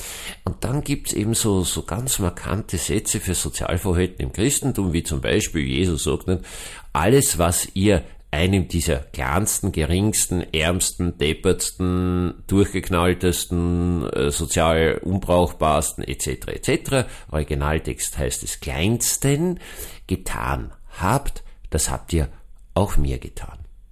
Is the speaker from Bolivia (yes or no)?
no; Austria; Das würde ich als Österreicher auch sagen, na, wir sind Österreicher